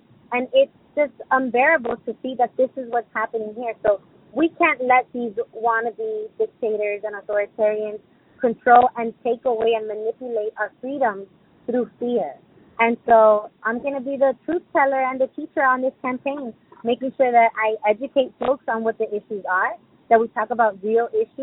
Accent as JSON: {"language": "English", "town": "Hialeah", "region": "Florida", "country": "United States", "tie": "born or raised there", "said": "I was born and raised in Hialeah, a very Hispanic community in Miami-Dade."}